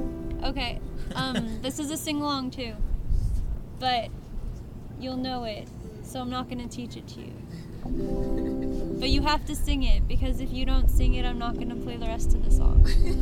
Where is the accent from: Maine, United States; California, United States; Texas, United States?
California, United States; Santa Barbara; Hey, we're from Santa Barbara, California. Yeah, West Side.